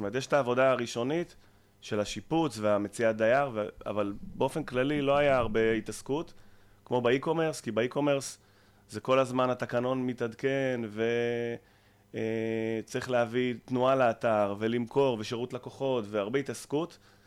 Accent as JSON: {"language": "Hebrew", "region": "Northern District", "country": "Israel", "tie": "born or raised there", "said": "גדלתי בקיבוץ בצפון, ועבדתי 12 שנה בהייטק."}